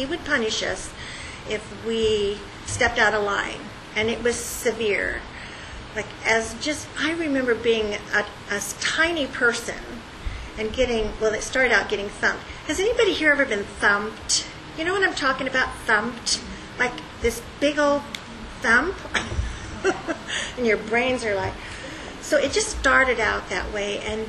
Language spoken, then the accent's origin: English; Los Angeles, California, United States; born there; So by the time I was born in Los Angeles